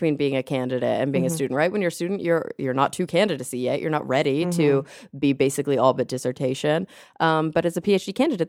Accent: Dallas, Texas, United States; Yeah, it's like I grew up in Dallas

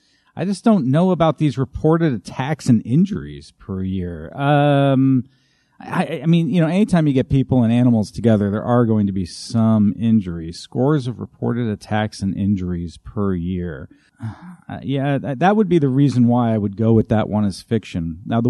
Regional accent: Connecticut, United States; We're from Connecticut. We don't have those things.

